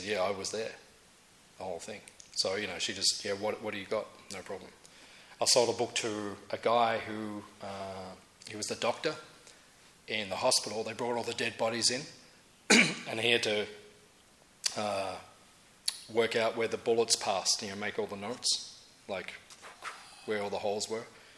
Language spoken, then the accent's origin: English; Tasmania, Australia; I'd say, you know, excuse me, from Tasmania, from out of town. I'm from Tasmania.